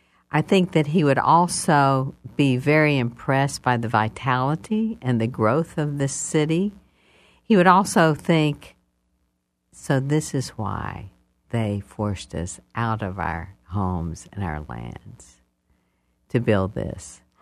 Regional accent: Cleveland, United States; The whole time that I was growing up in Cleveland.

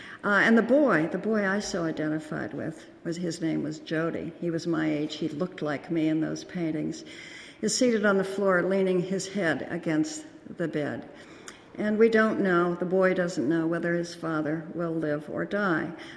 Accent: Honolulu, Hawaii, United States; born there; I was born in Honolulu because of my father's work.

